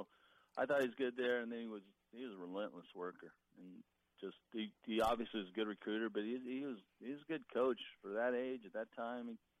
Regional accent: the West, United States; I was born and raised in the West. I'd gone to college out there. All my contacts were out there.

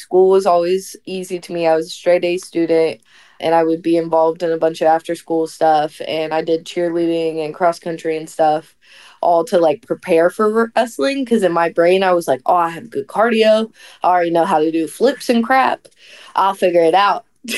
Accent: United States; All of the security like comes running to me and I just put my hands up and I was like, I'm American.

